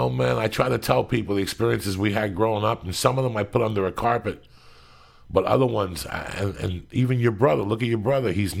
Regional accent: Union City, New Jersey, United States; You know, we grew up in Union City

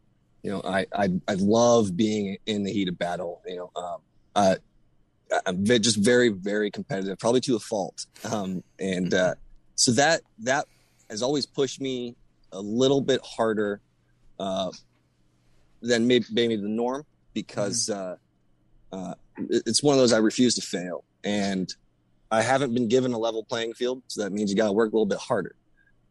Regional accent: Cuyahoga Falls, Ohio, United States; I grew up in near Akron, Ohio, in Cuyahoga Falls. And I joined the military about as quickly as I could out of high school.

